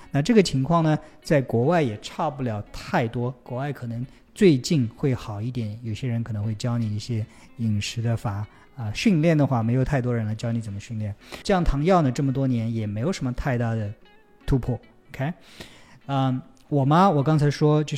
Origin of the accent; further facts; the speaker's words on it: Taixing, Jiangsu, China; 我在最近中秋节回了一次老家，我的老家在江苏的泰兴市